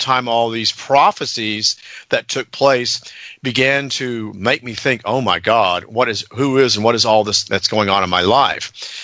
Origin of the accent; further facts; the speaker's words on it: Dallas, Texas, United States; born there; No, why do people? No. I was born in Dallas, Texas.